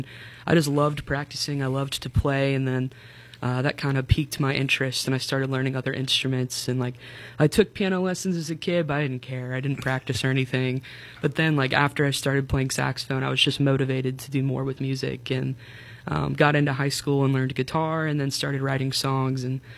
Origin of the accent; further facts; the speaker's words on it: Dayton, Ohio, United States; also born or lived in Chattanooga; now in Butler, United States; so I'm originally from Dayton, Ohio. That's where I grew up.